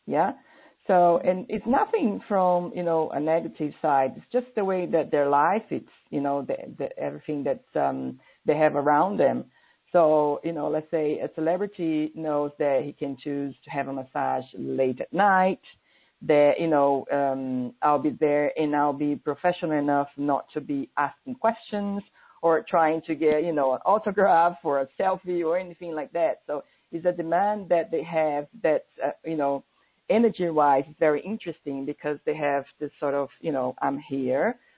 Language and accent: English; Brazil; now in London, United Kingdom; I was born in Brazil. I'm from Brazil, and in '99 I moved to London.